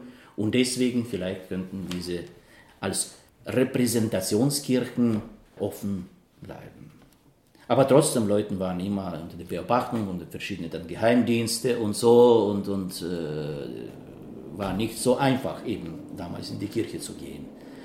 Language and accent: German; Odesa, Odesa Oblast, Ukraine; Ich bin ein gebürtiger Ukrainer aus Odessa. Odessa für mich ist die Stadt, in der ich meine ganze Kindheit verbracht, meine Abitur absolviert und auch, wie schon vorher gesagt, mein Universitätsstudium abgeschlossen.